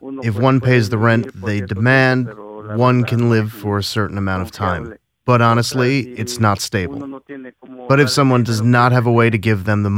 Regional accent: El Salvador; now in United States; we're from El Salvador. We've been here in the U.S. since September 2015, fleeing from violence.

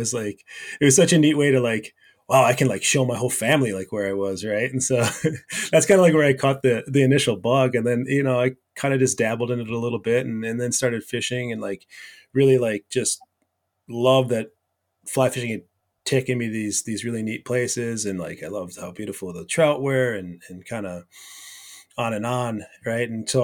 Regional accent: Wisconsin, United States; yeah, and then I grew up in Wisconsin

